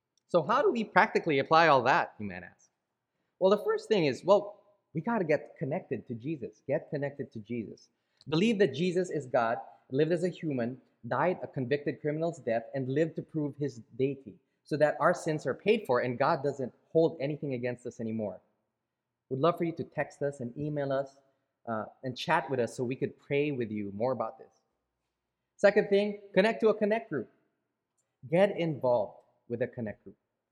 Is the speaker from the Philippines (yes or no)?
yes; Philippines; I grew up in the Philippines and I love my culture